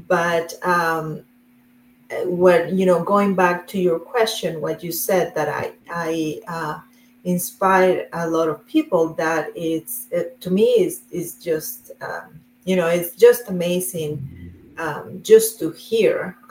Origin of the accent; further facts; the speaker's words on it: Colombia; English is a second language; But I am from Colombia in South America, and I grew up with there.